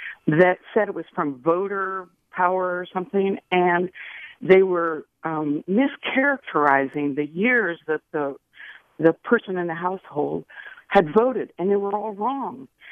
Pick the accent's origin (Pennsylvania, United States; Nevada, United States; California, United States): California, United States; I'm from the Bay Area.